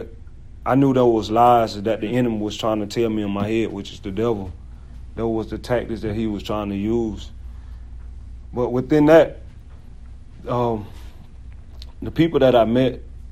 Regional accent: Georgia, United States; I'm from Georgia.

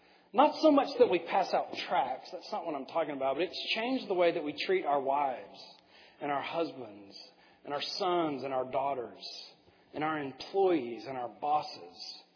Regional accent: Tyler, Texas, United States; I grew up here in Tyler until I went off to college.

